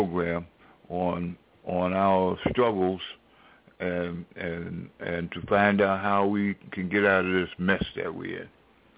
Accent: Atlanta, Georgia, United States; I'm from Atlanta, Georgia.

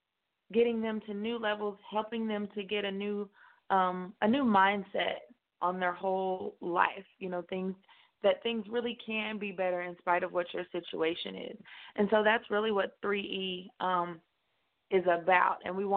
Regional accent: Midland, Texas, United States; Like, nobody knows where Midland is. But it is West Texas.

